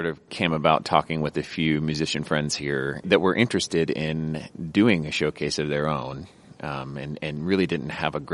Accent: Iowa, United States; Well, we've kind of lived all over. I grew up in Iowa, in Eastern Iowa.

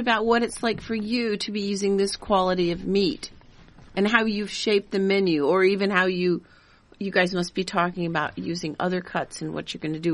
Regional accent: Galesburg, Illinois, United States; And I have to say, growing up in Galesburg, Illinois, my mother, every time she could get a tongue, we cooked it.

